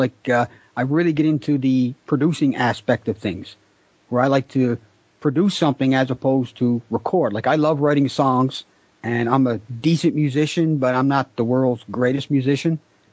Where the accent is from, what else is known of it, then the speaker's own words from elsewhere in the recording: Canada; Ironically, I'm from Canada, and my music has never been played in Canada.